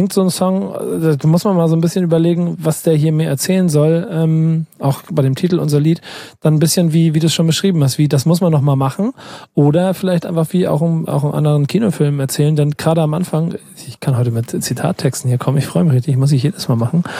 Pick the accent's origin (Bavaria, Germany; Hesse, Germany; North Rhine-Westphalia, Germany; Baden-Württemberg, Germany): Hesse, Germany; Frankfurt; Ich bin Frankfurterin aus Bahnhofsviertel.